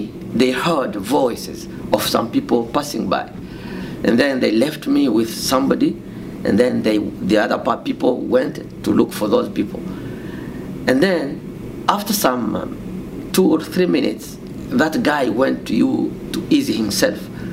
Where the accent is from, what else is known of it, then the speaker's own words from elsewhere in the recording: DR Congo; English is a second language; moved away as an adult; also born or lived in Kenya; So I'm a Congolese. I came from Congo. Since 2001, I went to Kenya.